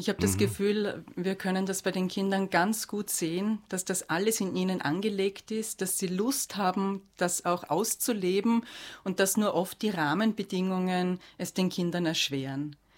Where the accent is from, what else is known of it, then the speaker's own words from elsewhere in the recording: Austria; Bei uns in Österreich ist es eher immer noch angesiedelt im Gebiet der Weiterbildungen.